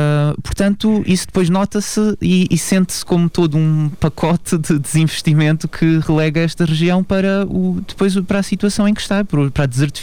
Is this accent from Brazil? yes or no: no; Beja, Portugal; eu nasci e cresci em Beja, tive contacto com os graves problemas da região